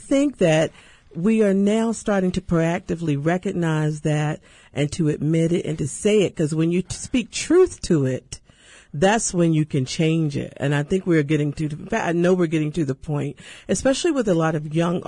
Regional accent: Baltimore, Maryland, United States; Yeah, I'm from Baltimore

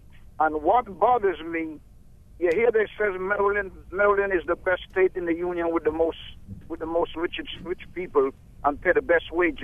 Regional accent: U.S. Virgin Islands; now in Baltimore, United States; I'm from the Virgin Islands. I moved from up north down here 10 years.

